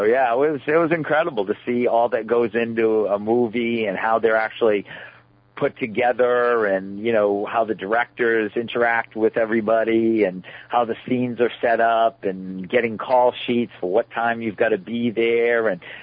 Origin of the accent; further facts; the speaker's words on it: Maine, United States; I did. I grew up in Maine. I am from Maine, and I grew up in Maine.